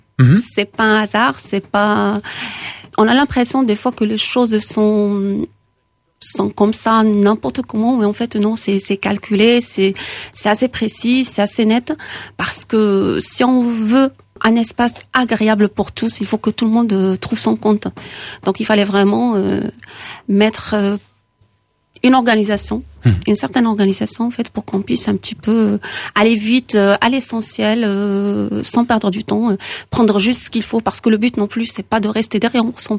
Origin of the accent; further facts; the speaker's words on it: Villefranche, France; mais je suis de Villefranche, c'est une ville qui a l'air calme